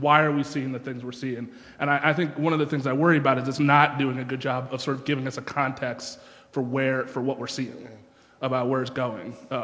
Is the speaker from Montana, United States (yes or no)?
no; Philadelphia, Pennsylvania, United States; It was hip hop, and it was from and I was from Philadelphia. I grew up with it, and it was a Philadelphia experience.